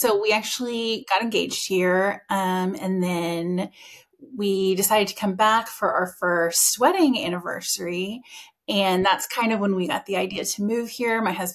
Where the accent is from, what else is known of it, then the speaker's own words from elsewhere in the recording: Texas, United States; I am very much a Texas girl. My family is very, very proud of being Texan, as I think a lot of Texans can understand. Mm-hmm. I mean, I loved being raised there.